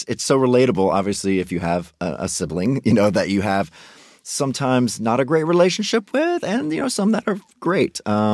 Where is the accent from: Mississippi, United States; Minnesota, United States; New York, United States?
Mississippi, United States; I'm from Mississippi, so mm-hmm. it's still very taboo.